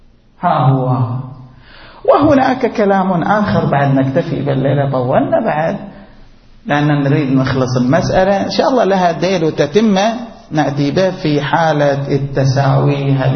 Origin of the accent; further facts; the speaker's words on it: Qatif, Eastern Province, Saudi Arabia; قلنا البارحة أن في بلدنا القطيف عينوا 3 من المراجع